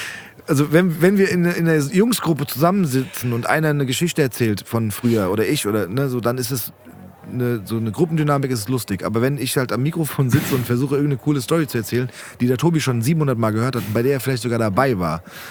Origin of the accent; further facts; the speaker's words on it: Frankfurt, Hesse, Germany; Ich bin in Rödelheim aufgewachsen.